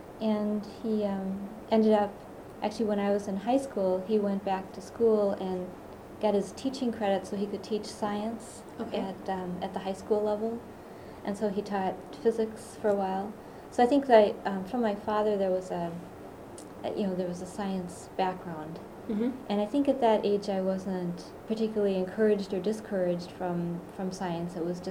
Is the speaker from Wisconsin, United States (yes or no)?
yes; Wauwatosa, Wisconsin, United States; also born or lived in Milwaukee; I was born in Wisconsin, in Milwaukee, actually. And then at an early age, my parents moved just to a suburb of Milwaukee, so in Wauwatosa.